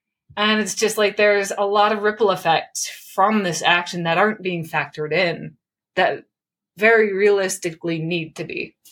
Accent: Michigan, United States; I come from a hunting background and I'm from Michigan where lions used to be, but they were wiped out.

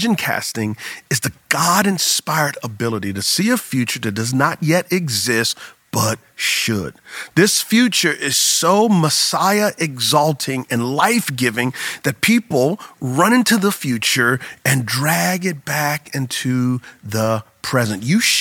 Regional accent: San Antonio, Texas, United States; I am from San Antonio, Texas, and there's a phenomenon in Texas called Friday Night Lights.

